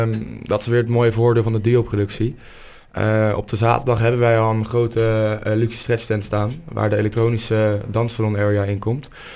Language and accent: Dutch; Lekkerkerk, South Holland, Netherlands; now in Rotterdam, Netherlands; Ik kom niet uit Rotterdam gereden, maar oorspronkelijk ben ik opgegroeid in Lekkerkerk.